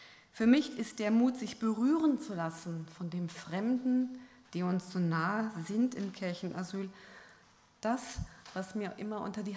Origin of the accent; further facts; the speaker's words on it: Bavaria, Germany; Und ich komme aus Bayern